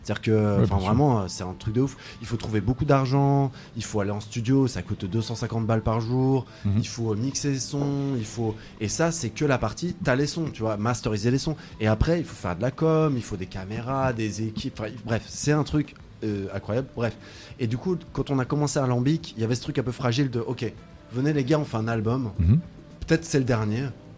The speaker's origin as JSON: {"language": "French", "town": "Brignoles", "region": "Provence-Alpes-Côte d'Azur", "country": "France", "said": "Nous on vient de la campagne, on vient de Brignoles dans le Var, un endroit qui est un ancien un truc minier qui a vraiment pas d'importance, personne connaît"}